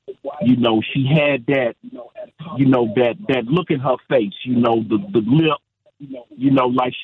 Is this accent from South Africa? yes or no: no; Arkansas, United States; You know, I come from the South, man. I come out of Arkansas, man.